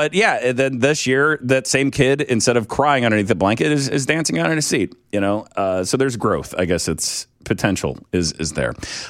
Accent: St. Louis, Missouri, United States; I mean, I'm from St. Louis.

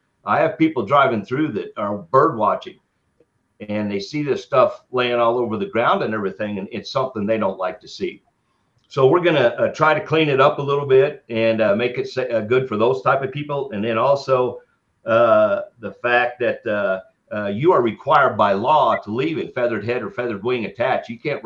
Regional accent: Kansas, United States; Long years I've been hunting birds growing up in Kansas.

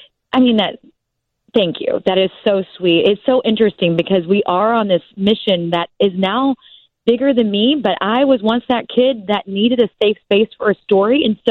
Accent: Oklahoma, United States; I mean, it's funny because I am from Oklahoma

